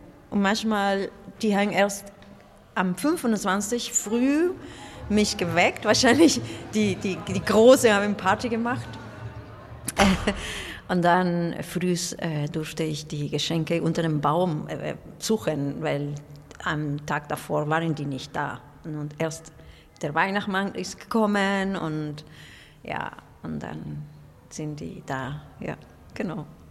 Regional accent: Peru; Ja, in Peru ist eine Mischung von allem. Ne? Natürlich haben wir auch typisch amerikanische Lieder gehört, aber auch die Villancicos, und die kommen aus Spanien.

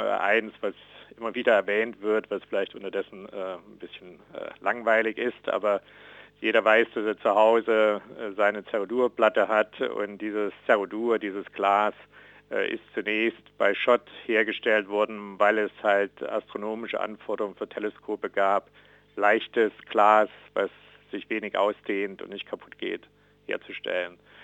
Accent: Thuringia, Germany; viele Grüße in meine Heimat Thüringen

